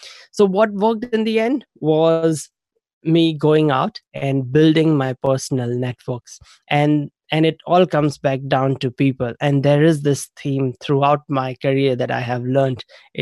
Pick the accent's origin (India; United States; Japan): India; moved away as an adult; now in New Zealand; I grew up in India. And I studied computer science, and then I immigrated to New Zealand, or as I came to New Zealand as an international student to study in university here in New Zealand.